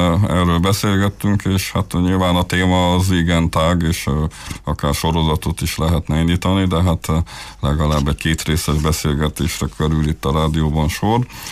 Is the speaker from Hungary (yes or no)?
no; Transylvania, Romania; így mi magunk, mint erdélyi magyarok, ugye a saját optikánkon látjuk a világot.